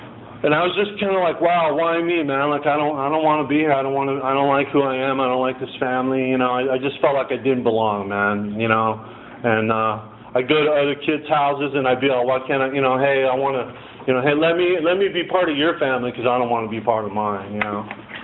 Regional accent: Santa Barbara, California, United States; I grew up in Santa Barbara. It's not the Santa Barbara that it is now. It's a lot different now than it was then. It wasn't so uppity or bourgeois like it is now. Back then, you know, there were like wood houses and blue-collar families there

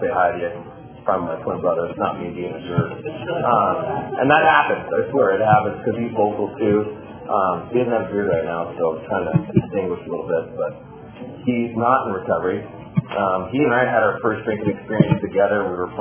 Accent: Oregon, United States; So I'm 53 years old. I started drinking like all of us. I was born and raised here in Oregon.

